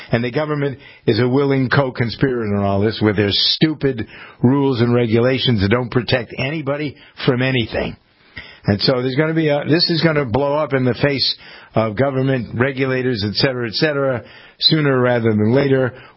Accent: Massachusetts, United States; I said, "Because I'm from Massachusetts, and I know your story."

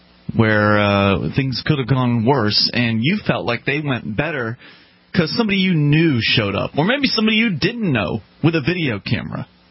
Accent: Sarasota, Florida, United States; now in Keene, United States; Because I know where I come from. I come from Sarasota, Florida.

